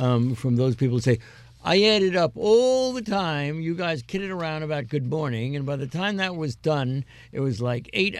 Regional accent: Great Barrington, Massachusetts, United States; Secretary billionaire Wilbur Ross is moving to the wonderful Berkshire town of Great Barrington. That's my hometown, by the way, folks.

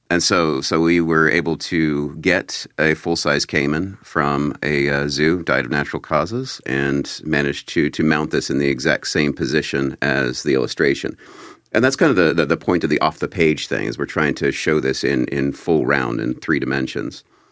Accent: Kansas, United States; I grew up in Kansas, and so it's a lot more kind of nature than what you would find in downtown Cincinnati, I suppose.

